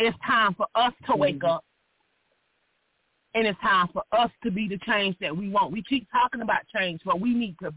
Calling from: Atlanta, Georgia, United States; I am calling from Atlanta, Georgia today.

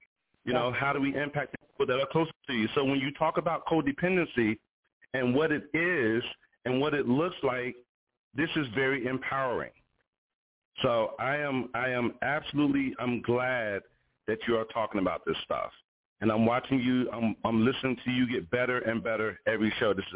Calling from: Philadelphia, Pennsylvania, United States; Yes, I'm calling from Philadelphia.

